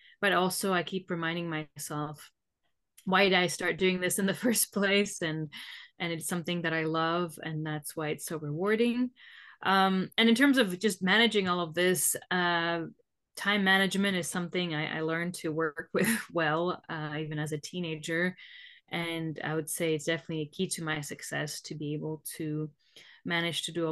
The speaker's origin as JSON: {"language": "English", "country": "Slovakia", "second_language": "English", "said": "that became my nickname in my home country, Slovakia."}